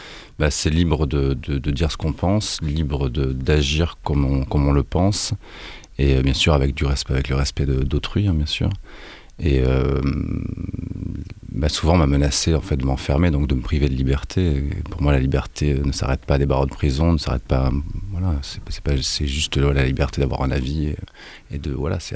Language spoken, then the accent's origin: French; Nice, Provence-Alpes-Côte d'Azur, France; Ouais, je suis dans un quartier qui s'appelle l'Ariane, à Nice. Donc c'est un quartier très populaire. Donc c'est vrai que j'étais à l'école avec des Noirs, des Arabes.